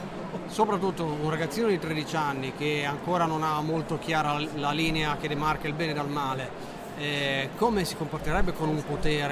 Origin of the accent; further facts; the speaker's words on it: Milan, Lombardy, Italy; Ho scoperto da milanese, non mi aspettavo